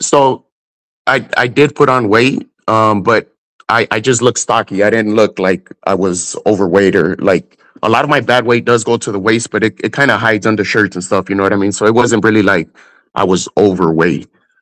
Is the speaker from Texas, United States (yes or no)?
yes; Texas, United States; also born or lived in New York, United States / Chicago, United States / California, United States; now in Phoenix, United States; So I was born in Texas. My family moved around a lot, so the majority of my childhood was in Texas, but lived in New York, Chicago, California.